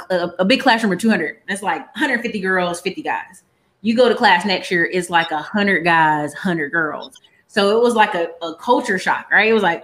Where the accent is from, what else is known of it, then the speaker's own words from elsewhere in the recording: Alaska, United States; So the best way to explain it is I am a military kid. Parents both did military. Mom did 26 years. So they got to live in some really cool places. My brother got Germany and all this other stuff overseas. But by the time we were born, we got Alaska